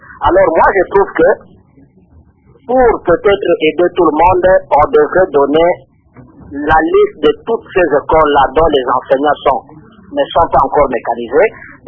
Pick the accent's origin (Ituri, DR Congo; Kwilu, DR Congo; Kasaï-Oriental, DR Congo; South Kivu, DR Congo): Kwilu, DR Congo; Bandundu; j'ai été dans des centres urbains, je suis de Bandundouville